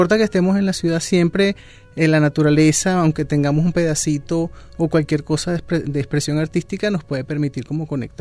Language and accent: Spanish; Venezuela; siempre hay una tendencia nuestra como venezolanos a cuidar la naturaleza, eso nos gusta